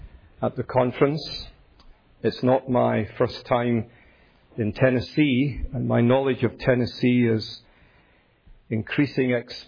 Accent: Glasgow, Scotland, United Kingdom; accent: Scottish; now in United States; You'll gather from my accent that I'm not from here. In case you're wondering, it is Scottish, from the top of my head to the soles of my feet. I'm a Scot, born and raised in the great city of Glasgow.

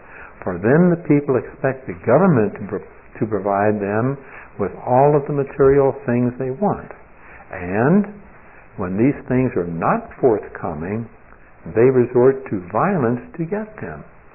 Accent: St. Louis, Missouri, United States; I grew up in St. Louis

